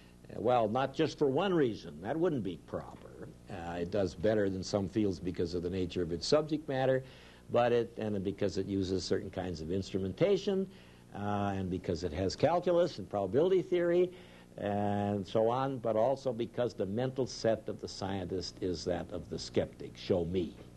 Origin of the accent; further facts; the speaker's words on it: Missouri, United States; I'm hard to convince. I'm leaning over. I'm from Missouri. Prove it.